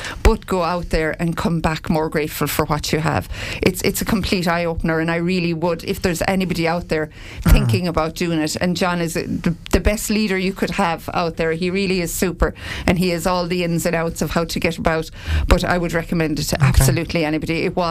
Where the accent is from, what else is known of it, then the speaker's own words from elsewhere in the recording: Clooney, Ireland; I mean, I grew up in Clooney.